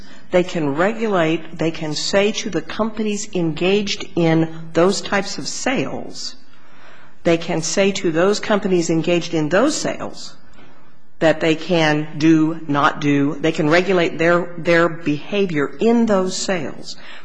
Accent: Kansas City, Missouri, United States; I'm a lawyer from Kansas City.

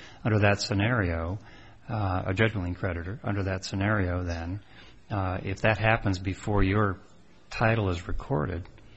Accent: Montana, United States; I mean, I know what the answer would be in my home state of Montana

